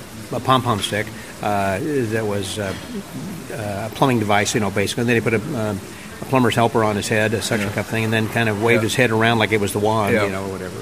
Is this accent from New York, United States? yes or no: no; Illinois, United States; now in Texas, United States; Yeah. I'm from Illinois, but I've been here for 30 years.